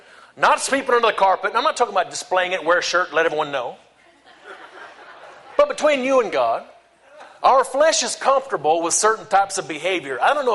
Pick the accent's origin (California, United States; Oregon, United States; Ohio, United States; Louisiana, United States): Louisiana, United States; New Orleans; when I was 16, I grew up in New Orleans area, I went to the French Quarter.